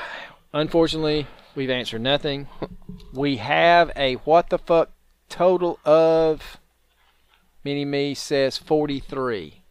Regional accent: Georgia, United States; We're from Georgia. We talk a whole lot like some people from Texas.

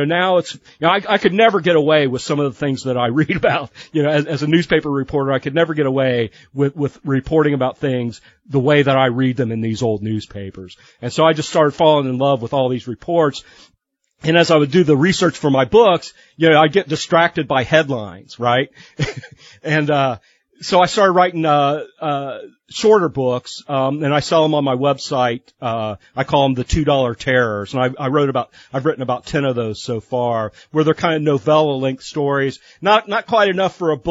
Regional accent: Lima, Ohio, United States; a day or two after they busted him out of Lima. So we have that little bit of local connection to my hometown.

